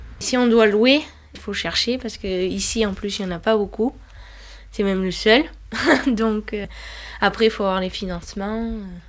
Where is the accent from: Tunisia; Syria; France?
France; Vallières; Oui, de Vallières. Enfin, je vis pas dans le bourg, mais je suis de Vallières. Ça va faire plus de 18 ans que j'habite ici, mais mes origines sont d'ici. Mes grands-parents ont toujours vécu là, ils sont nés à Vallières d'ailleurs.